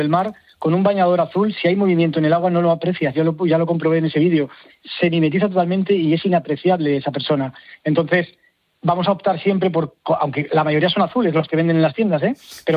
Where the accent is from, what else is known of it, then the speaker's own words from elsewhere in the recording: Cantabria, Spain; accent: Cantabrian; now in Murcia, Spain; En Murcia, pero soy cántabro